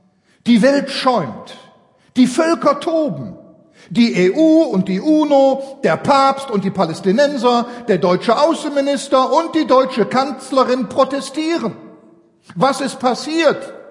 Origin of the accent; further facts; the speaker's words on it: Switzerland; da sind doch hier wir Schweizer. Ich bin ja auch ein Schweizer.